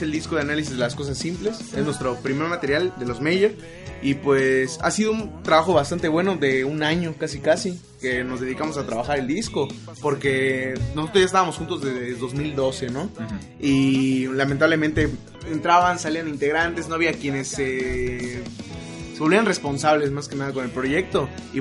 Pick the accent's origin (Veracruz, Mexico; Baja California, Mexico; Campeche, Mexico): Campeche, Mexico; Tengo 2 bandas en la ciudad de Campeche, porque pues yo soy, o sea, vengo de Campeche.